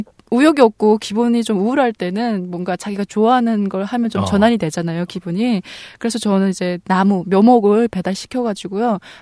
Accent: Busan, South Korea; 저는 똑소리 나는 부산 여자

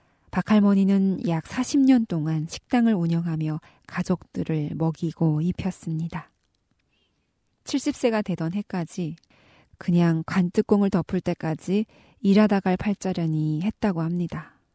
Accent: North Korea

